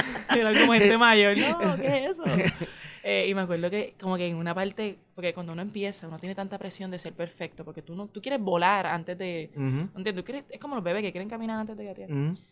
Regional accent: south, Puerto Rico; accent: southern jíbaro; Yo sé que mi dicción no es la mejor, pero es que tengo un acento así de jibarita del sur.

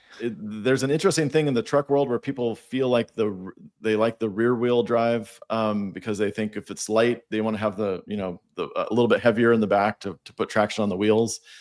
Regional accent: Washington, United States; I grew up in Washington State as my co-founder, where it's very wet

